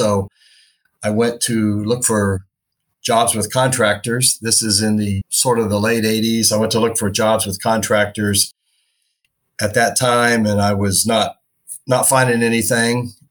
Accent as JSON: {"language": "English", "town": "Manhattan", "region": "Kansas", "country": "United States", "tie": "born or raised there", "said": "And like I said, I grew up in Manhattan, and I remember graduating from high school thinking, now I wonder what I'm going to do next year."}